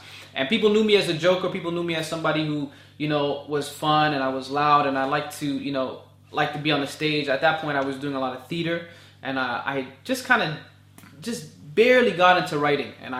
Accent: Toronto, Ontario, Canada; I grew up in an area that was actually very diverse, one of the most diverse areas in Toronto

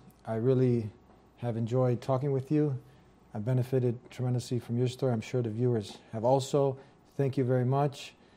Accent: United States; I'm an American. I love my country.

